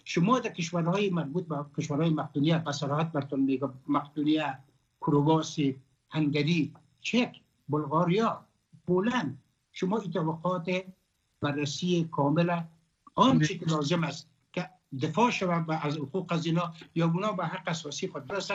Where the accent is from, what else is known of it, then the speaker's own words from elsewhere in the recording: Afghanistan; من در افغان هستم، از افغانستان هستم، اونجا زادگاهیم است